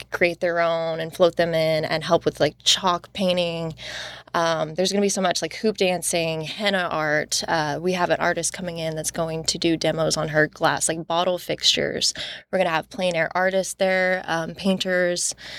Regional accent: Advance, Missouri, United States; also born or lived in Cape Girardeau; I was born in Cape Girardeau. I was raised down south of Advance on a little farm with four brothers.

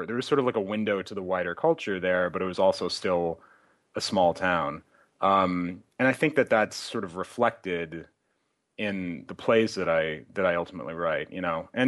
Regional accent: Moscow, Idaho, United States; I think Moscow is like a pretty wonderful place to grow up, because it's got that, like, because it's this small town in Idaho, but it's also got this really good university.

